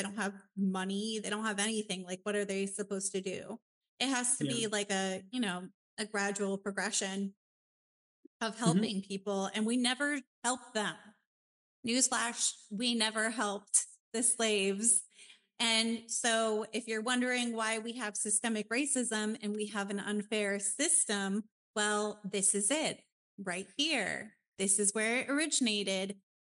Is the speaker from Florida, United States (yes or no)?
yes; Tampa, Florida, United States; I grew up in Tampa and we had like Plant City right next to us.